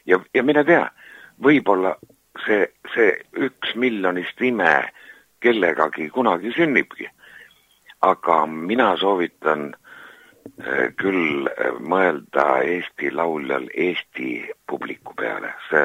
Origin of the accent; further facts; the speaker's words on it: Saare County, Estonia; born there; now in Muhu, Estonia; ma olen sündinud Saaremaal ja et ma elan Muhus